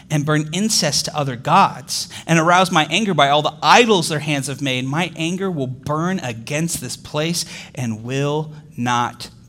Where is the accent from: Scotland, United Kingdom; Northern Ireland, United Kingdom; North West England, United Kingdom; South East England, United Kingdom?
Northern Ireland, United Kingdom; born there; I was born in Northern Ireland, which is part of the United Kingdom, which is under British rule.